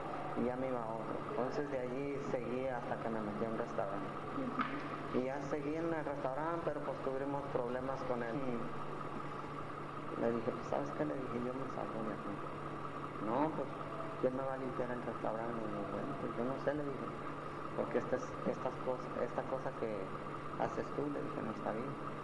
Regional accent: Tijuana, Baja California, Mexico; Sí, le digo, soy de aquí de Tijuana.

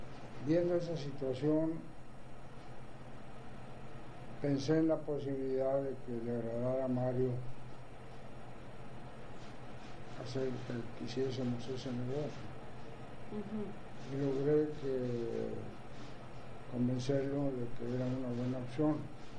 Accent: San Pedro, Coahuila, Mexico; Yo soy de San Pedro, en las colonias Coahuila, en mi lugar de origen.

